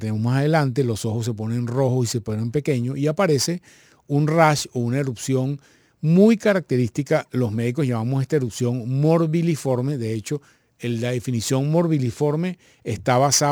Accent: Venezuela; lo cual es una buena noticia para nosotros como venezolanos

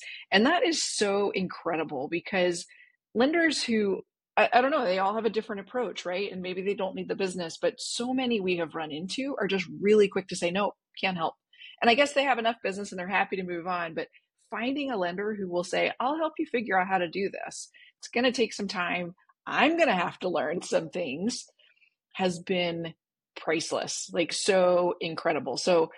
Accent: United States; now in Philippines; no, I'm an American. I just live outside of the US.

